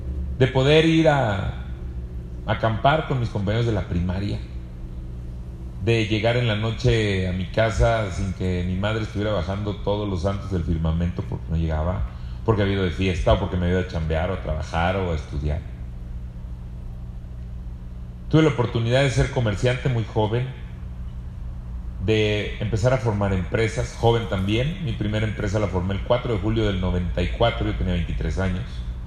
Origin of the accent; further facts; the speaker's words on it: Zitácuaro, Michoacán, Mexico; decidí componer las cosas en mi pueblo, en Zitácuaro, que tiene 200,000 habitantes